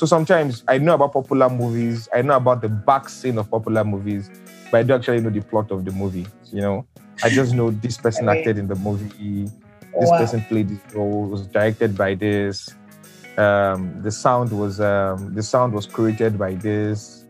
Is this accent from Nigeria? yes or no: yes; Nigeria; I'm Nigerian, so I love stupid comedy.